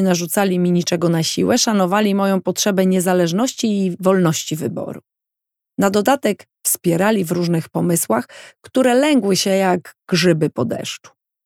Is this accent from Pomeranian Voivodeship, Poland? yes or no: yes; Gdańsk, Pomeranian Voivodeship, Poland; Że pochodzę z Gdańska, z miejsca, w którym rozpoczęła się polska droga do demokracji.